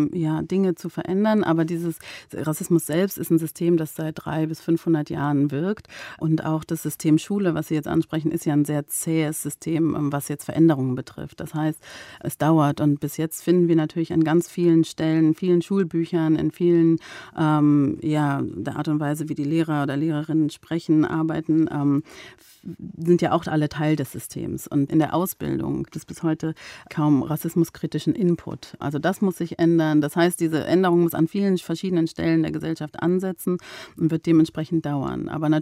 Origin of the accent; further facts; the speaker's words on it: Berlin, Germany; dass ich dann sage, ja, ich komme aus Berlin